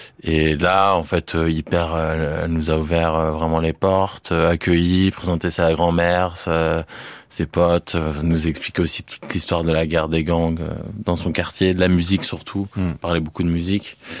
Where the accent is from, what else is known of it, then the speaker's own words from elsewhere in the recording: France; Parce qu'on n'était pas américains de là-bas. Et elle me dit, vous êtes d'où? Je dis français.